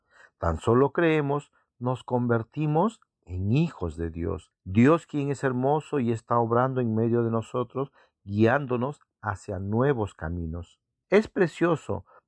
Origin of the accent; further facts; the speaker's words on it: South Korea; personas como yo, que somos coreanas